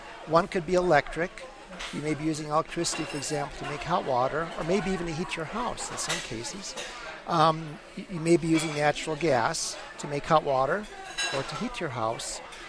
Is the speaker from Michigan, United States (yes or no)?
yes; Michigan, United States; I'm from Michigan, for example, which is surrounded by the Great Lakes